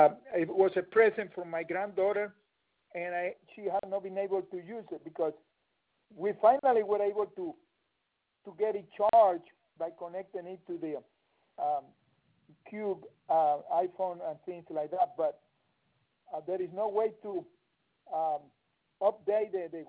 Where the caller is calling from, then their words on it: Mapleton, Georgia, United States; I'm calling from Mapleton, Georgia.